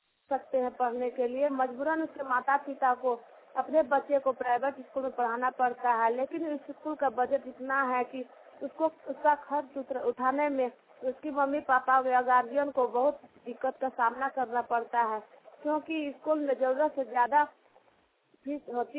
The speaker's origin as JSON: {"language": "Hindi", "town": "Ranchi", "region": "Jharkhand", "country": "India", "said": "रांची झारखंड से प्रगति क्लब से रिपोर्टर बोल रही हूँ। मैं रांची झारखंड से हूँ।"}